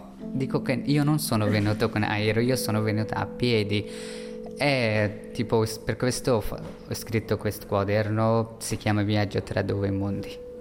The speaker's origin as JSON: {"language": "Italian", "country": "Afghanistan", "second_language": "Italian", "said": "vengo dall'Afghanistan, ho 18 anni."}